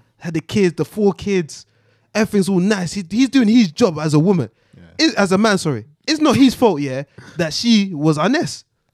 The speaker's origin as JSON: {"language": "English", "town": "Philadelphia", "region": "Pennsylvania", "country": "United States", "said": "You know, I'm from Philly, fam."}